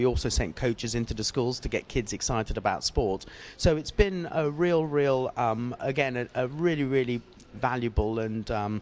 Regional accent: Sri Lanka; I'm originally from Sri Lanka, so I sort of pop back every 18 months

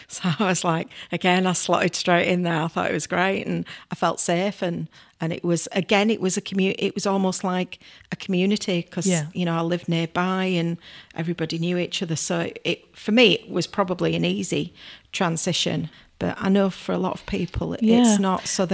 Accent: Bradford, Yorkshire and the Humber, United Kingdom; born there; I said, well, I was born in Bradford.

